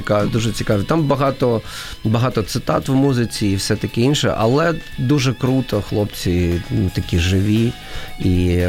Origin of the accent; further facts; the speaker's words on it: Chernihiv, Chernihiv Oblast, Ukraine; born there; я почав писати російською мовою, бо я народився в Чернігові, і Чернігів ніколи не був таким проукраїнським містом, всі розмовляли суржиком, максимально чи російською мовою.